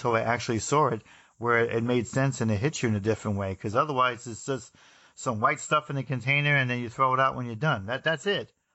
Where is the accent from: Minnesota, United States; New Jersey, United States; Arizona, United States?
New Jersey, United States; I had parents that were very cosmopolitan in terms of making sure I went to New York, because I'm from New Jersey, to see some of the greatest museums on earth